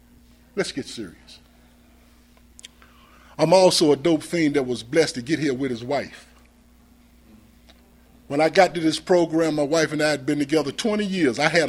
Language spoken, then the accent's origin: English; Alexander, Alabama, United States; I'm from Alexander, living in Alexander, been in Alexander for 40-some years.